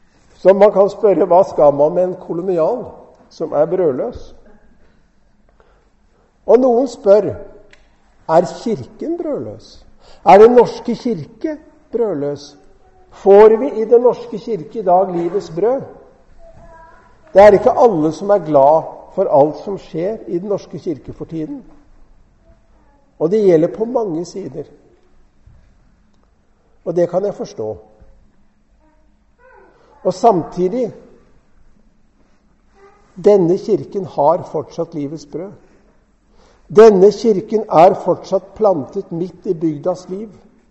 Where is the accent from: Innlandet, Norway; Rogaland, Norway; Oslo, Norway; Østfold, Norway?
Østfold, Norway; Fredrikstad; Jeg er fra Østfold, fra Fredrikstad.